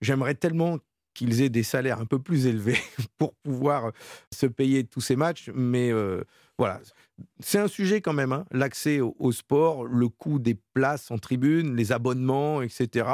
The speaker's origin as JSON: {"language": "French", "town": "Lille", "region": "Hauts-de-France", "country": "France", "said": "dans le meeting chez nous à Lille."}